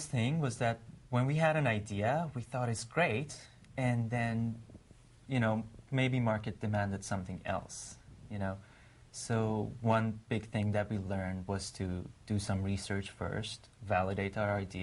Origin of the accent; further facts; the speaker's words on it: Iran; English is a second language; I was born and raised in Iran in a Baha'i family, which is a religious minority